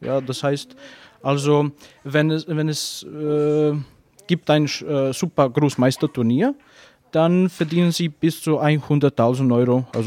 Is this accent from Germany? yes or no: no; Bosnia & Herzegovina; now in Salzburg, Austria; Ich komme ursprünglich aus Bosnien und ich bin auch der Landestrainer in Salzburg.